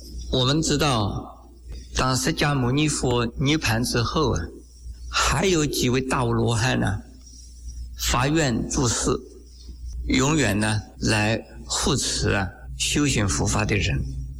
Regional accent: China; 在我们中国人没有

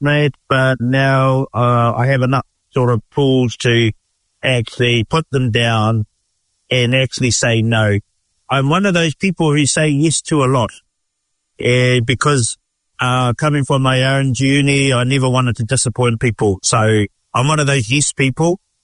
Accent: New Zealand; I hail from a little place called Tōwai up north, but I was born and raised here in Te Aroa, the sunny part of North Island, as we always say.

